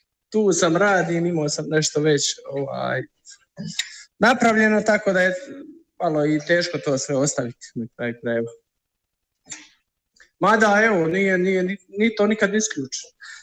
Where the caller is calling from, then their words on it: Herzegovina, Bosnia & Herzegovina; Pozdrav iz Hercegovine.